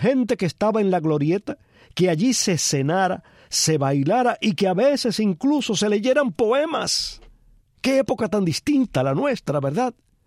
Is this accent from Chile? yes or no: no; Cuba; así también somos los cubanos